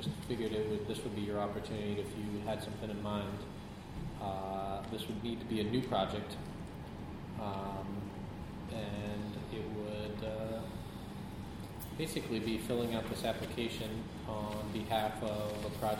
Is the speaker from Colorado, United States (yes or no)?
yes; Colorado, United States; I grew up in Colorado, so we have a lot of skis.